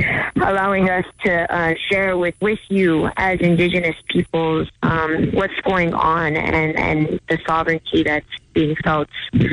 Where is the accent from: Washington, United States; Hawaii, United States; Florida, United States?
Hawaii, United States; Kahaluu; I am from Kahalu'u on the island of Oahu, which is a part of what is globally known as Hawaii.